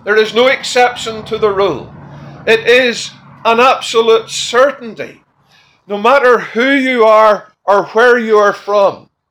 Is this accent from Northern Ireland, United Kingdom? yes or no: yes; Belfast, Northern Ireland, United Kingdom; born there; My original birthplace was in Belfast, in Northern Ireland. You would know that by my accent.